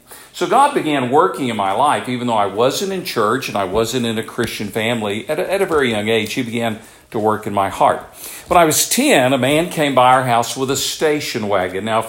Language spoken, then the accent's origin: English; Tennessee, United States; I grew up in East Tennessee. Now, do you all know where Tennessee is, okay? It's a beautiful state, very much like the area here.